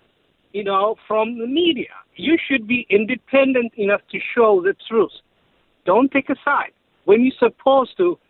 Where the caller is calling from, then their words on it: Rochester, United States; Hi, I'm from Rochester